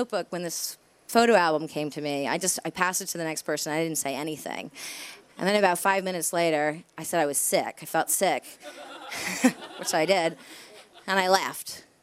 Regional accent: Fairfield, Connecticut, United States; born there; I was born in Fairfield, Connecticut, which is like the land of wasps.

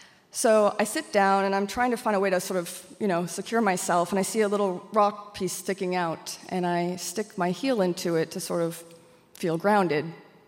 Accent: Maine, United States; I said, I'm from Maine. And they hired me.

